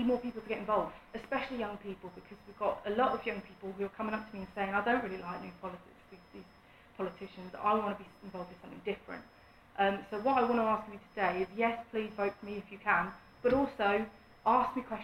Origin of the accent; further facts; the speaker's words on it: Milton Keynes, South East England, United Kingdom; Now, I was born in Milton Keynes, raised in Milton Keynes, blah, blah, blah.